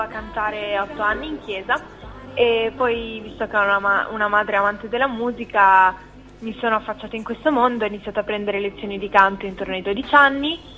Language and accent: Italian; Lugano, Ticino, Switzerland; born there; sono nata a Lugano, che è in Svizzera, da genitori italiani, quindi comunque passo anche tanto tempo al di là della frontiera